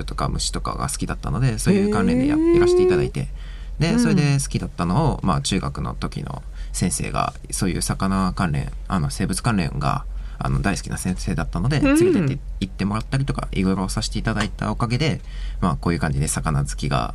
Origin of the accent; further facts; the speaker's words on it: Kyoto, Japan; あ、自分は京都から来ました。